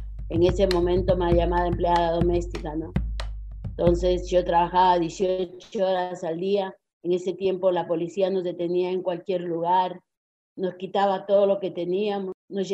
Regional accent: Cajabamba, Cajamarca, Peru; moved away as an adult; yo soy del departamento de Cajamarca, de la provincia de Cajabamba, de la Sierra Norte del Perú

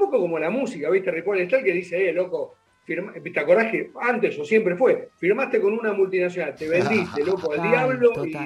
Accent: Mar del Plata, Buenos Aires Province, Argentina; yo soy de Mar del Plata, soy criado en la ciudad de Mar del Plata, después, sí. Bueno, me fui a Buenos Aires cuando mis viejos se pararon y siempre quedé mitad y mitad, porque mi viejo quedó acá. Así que bueno, nunca me desligué.

